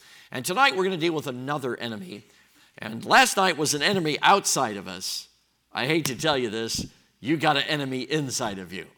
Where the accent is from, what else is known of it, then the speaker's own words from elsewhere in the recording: United States; I remember that day kind of shaken up as an American because I'm thinking this doesn't happen.